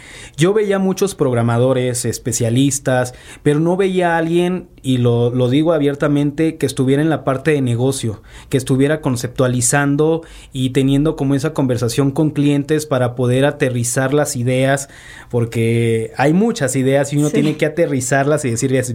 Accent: Tamaulipas, Mexico; soy de Tamaulipas, soy norteño, ya la voz se me está acoplando más a chilango

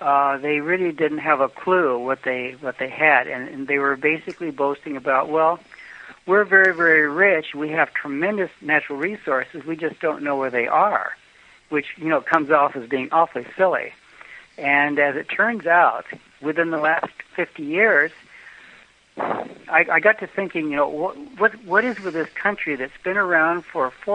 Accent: Mexico; accent: Mexican; English is a second language

